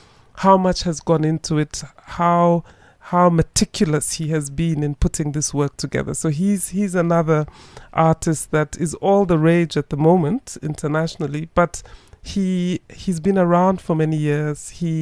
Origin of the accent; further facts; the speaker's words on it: South Africa; And of course, as a South African, I couldn't not but mention William Kentridge.